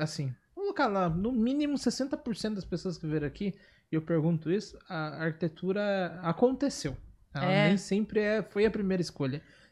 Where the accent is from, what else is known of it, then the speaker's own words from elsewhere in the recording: Itapetininga, São Paulo, Brazil; born there; porque eu nasci em Tapetininga.